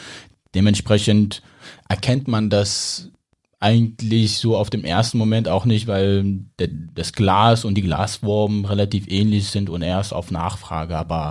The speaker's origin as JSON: {"language": "German", "region": "Saxony", "country": "Germany", "tie": "born or raised there", "said": "Ich bin ja hier groß geworden in Sachsen."}